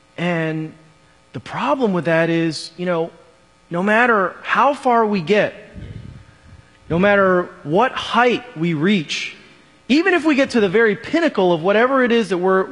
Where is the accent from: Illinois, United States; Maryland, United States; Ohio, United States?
Illinois, United States; Chicago; Back in the 90s, I grew up in Chicago, really in the heyday of Chicago Bulls basketball.